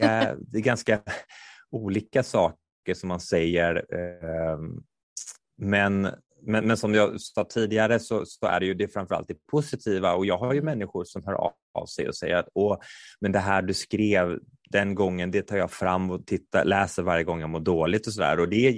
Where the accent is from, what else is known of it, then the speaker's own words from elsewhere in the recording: Kungälv, Västra Götaland County, Sweden; Fotboll och jag är från Kungälv från början, där spelar man bandy.